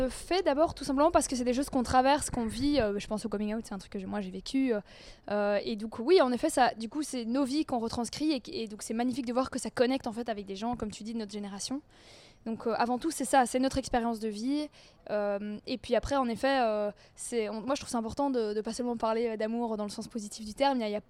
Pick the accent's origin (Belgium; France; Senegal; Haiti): Belgium; parce que nous, on est belges.